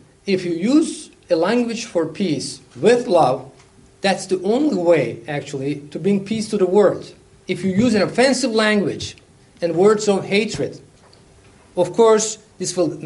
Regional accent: Turkey; I'm a neurosurgeon from Turkey.

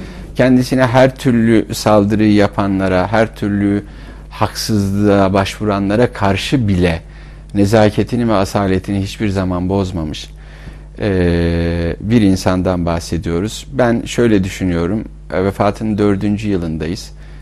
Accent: Balıkesir, Turkey; born there; moved away as an adult; now in Ankara, Turkey; 1969 Balıkesir doğumluyum. Üniversite eğitimi için Ankara'ya geldim.

